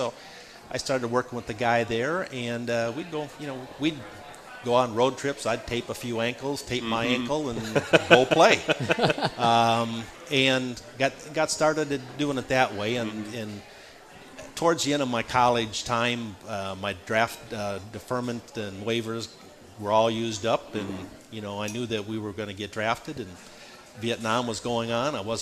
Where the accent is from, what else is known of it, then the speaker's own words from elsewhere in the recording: Minnesota, United States; I'm from Minnesota, went to college at a small state school in Minnesota called Southwest State University.